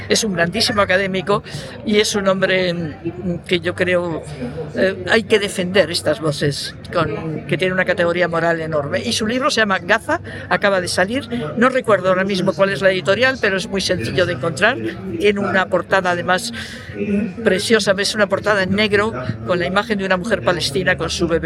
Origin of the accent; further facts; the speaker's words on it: Basque Country, Spain; now in Madrid, Spain; de todos modos yo soy del País Vasco